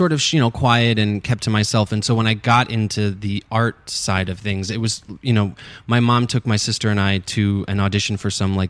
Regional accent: New York, United States; also born or lived in New Orleans; But I sort of identify as like the upstate New York thing is where I was like raised.

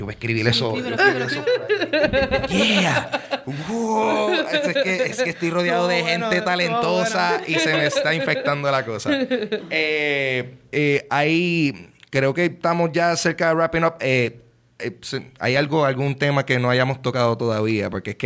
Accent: Puerto Rico; como ciudadanos puertorriqueños

